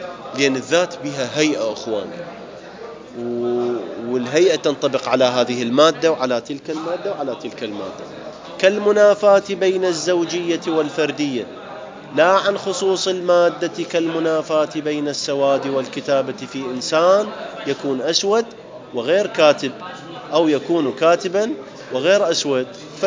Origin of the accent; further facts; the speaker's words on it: Najaf, Najaf Governorate, Iraq; أنا ابن النجف، أنا طالب النجف، أنا دارس النجف،